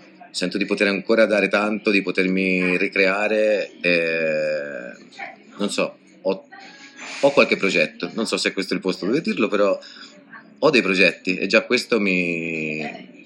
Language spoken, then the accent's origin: Italian; Tuscany, Italy; now in Madrid, Spain; Sono toscano, non mi manca questo aspetto, già in Italia non mi mancava